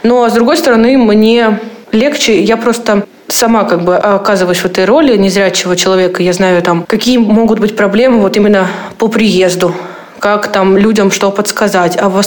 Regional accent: Rostov Oblast, Russia; now in Moscow, Russia; Родилась я в Ростовской области, потом училась в Новочеркасске в школе-интернате, затем училась в высшем учебном заведении города Ставрополя, и вот сейчас обучаюсь в Москве.

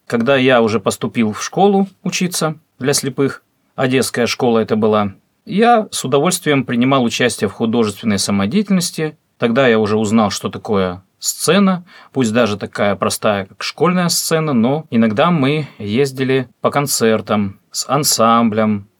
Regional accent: Trudove, Crimea, Ukraine; Родился я в Симферопольском районе. Есть у нас такое село, называется оно Трудовое. Вот там я провел все свое пацанское детство.

